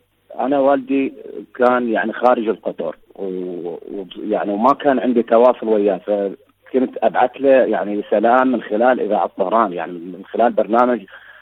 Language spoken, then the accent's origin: Arabic; Maysan, Iraq; إحنا عندنا بالعراق يعني أكو مثلا عندنا بمحافظة ميسان